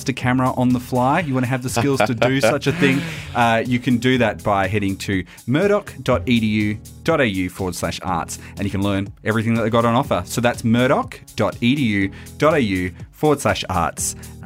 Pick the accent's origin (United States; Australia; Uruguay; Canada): Australia; this side of the Nullarbor. God, it's my own accent and I just sound terrible doing it.